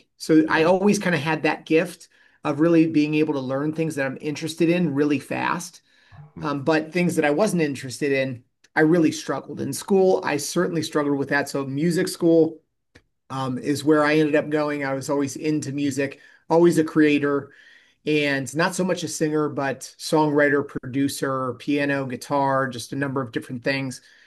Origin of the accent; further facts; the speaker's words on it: Canton, Ohio, United States; So born and raised in Canton, Ohio.